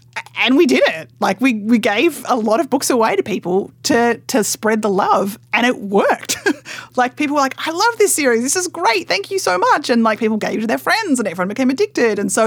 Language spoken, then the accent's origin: English; Australia; accent: Australian; you can tell the accent is not American. I'm an Australian.